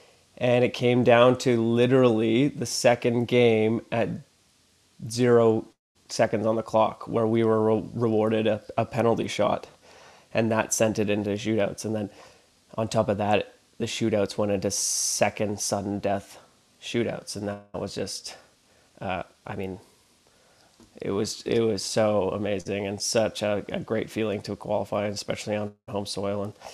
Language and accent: English; Canada; But ultimately, I think it was a very proud moment as a Canadian